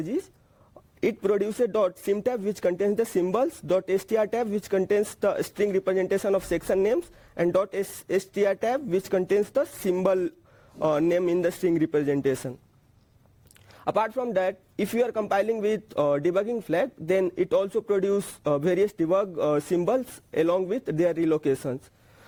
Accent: India; I am undergraduate student from India

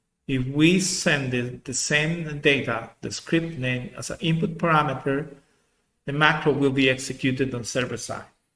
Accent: Bolivia; I'm from Bolivia, which is located in South America.

